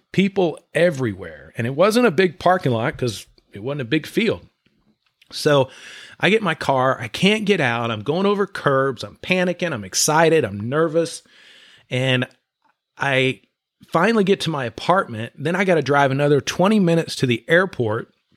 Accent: Dallas, Texas, United States; when I grew up in Dallas, I was a Ranger fan

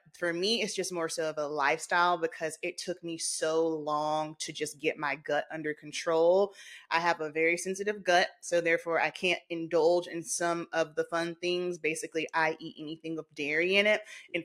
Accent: the South, United States; I grew up in the South.

